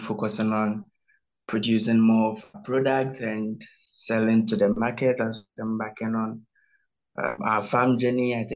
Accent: Accra, Greater Accra, Ghana; I grew up in Ghana at a place we call the capital city of Ghana, which is Accra, in a town called Amasa. Yeah, so that's where I grew up.

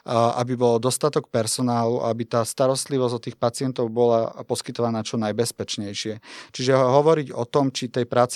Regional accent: eastern Slovakia, Slovakia; now in Bratislava, Slovakia; pochádzam z východného Slovenska ako väčšina Bratislavčanov, ale samozrejme žijem v súčasnosti v Bratislave. Som Bratislavčanom, mám tu už trvalé bydlisko a tak sa aj cítim, ale nikdy som nezabudol na to, odkiaľ som prišiel.

